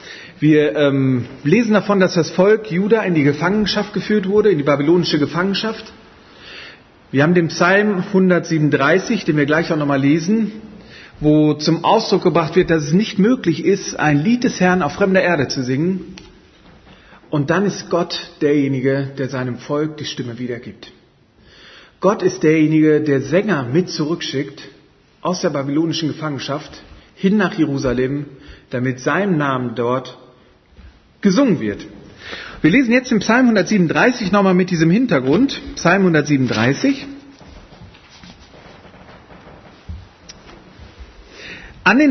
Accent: Düsseldorf, North Rhine-Westphalia, Germany; Ich bin Düsseldorfer, habe in Düsseldorf studiert.

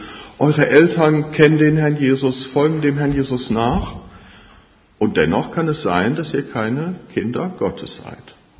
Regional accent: Refrath, North Rhine-Westphalia, Germany; Ja, ich hier in Refrath geboren, als Kind in dem Haus groß geworden, um die Gemeinde herum. Der Papa war Hausvater hier im Haus.

